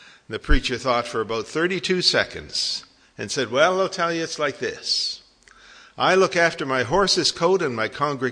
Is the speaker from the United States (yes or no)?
no; Toronto, Ontario, Canada; When I was a young fella growing up in Toronto in our assembly